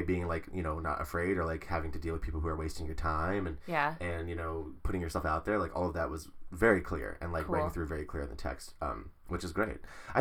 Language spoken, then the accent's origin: English; Canyon, Texas, United States; also born or lived in Ames, Iowa / New Mexico; Okay, so I was born in Ames, Iowa, and then we moved to New Mexico where my little sister was born, and then we moved to Canyon, Texas